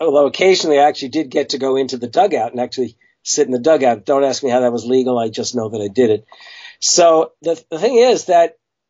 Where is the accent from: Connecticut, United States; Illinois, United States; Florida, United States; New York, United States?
New York, United States; Well, I often tell the story about the fact that I grew up in the New York City area.